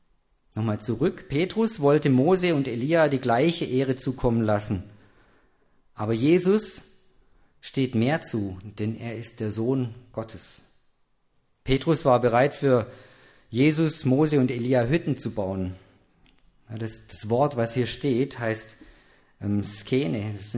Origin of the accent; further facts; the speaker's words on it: Baden-Württemberg, Germany; Das müssen sich die Schwaben jetzt alle anhören. Ich bin auch Schwabe.